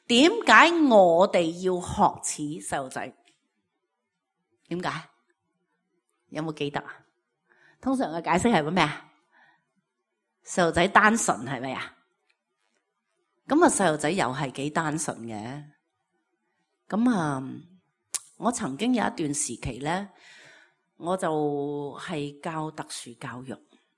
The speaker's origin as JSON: {"language": "Cantonese", "region": "Guangdong", "country": "China", "accent": "Teochew", "said": "嬲，我哋潮州话就叫做激闪"}